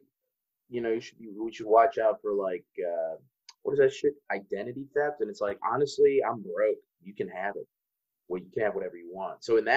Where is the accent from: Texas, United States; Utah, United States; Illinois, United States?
Illinois, United States; Chicago; I'm from Chicago.